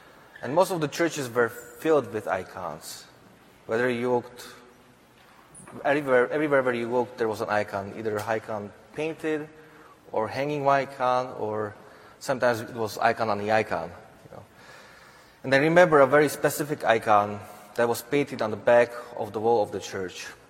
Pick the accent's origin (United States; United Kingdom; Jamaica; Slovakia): Slovakia; When I was growing up in Slovakia, I remember having visitors at our house from America.